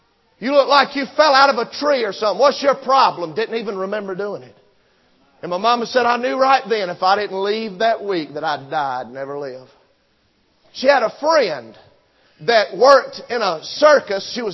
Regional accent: Sumter, South Carolina, United States; born there; I was born in Sumter, South Carolina, bless God.

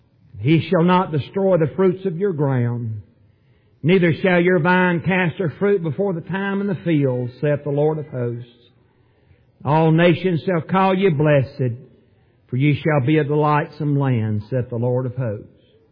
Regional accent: Tennessee, United States; I was a little old kid. I was raised in Middle Tennessee.

